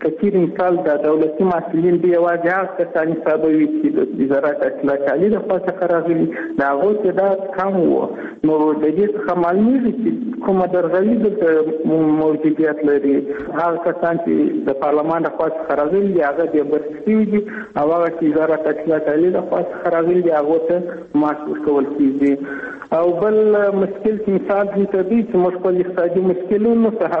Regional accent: Afghanistan; now in Russia; موږ هم د افغانستان بچیان یو، دلته په روسیه کې

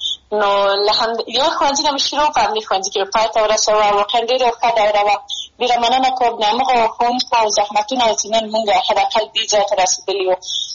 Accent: Maidan Wardak, Afghanistan; زه د میدان وردګ ولایت څخه یم

